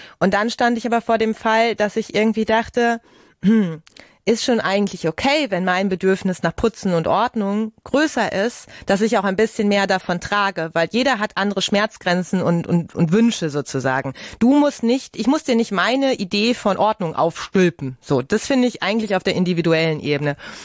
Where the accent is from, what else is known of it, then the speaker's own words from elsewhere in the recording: North Rhine-Westphalia, Germany; ich komme ja aus dem Ruhrgebiet.